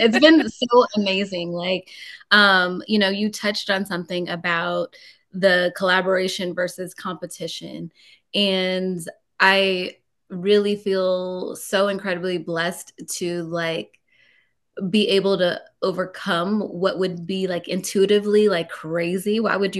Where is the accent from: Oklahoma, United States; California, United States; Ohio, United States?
California, United States; I'm from California, you know